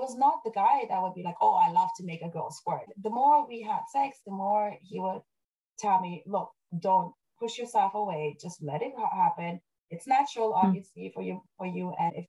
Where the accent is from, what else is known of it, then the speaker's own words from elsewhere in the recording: Germany; also born or lived in Afghanistan; coming from Afghanistan, growing up in Germany, now being in Japan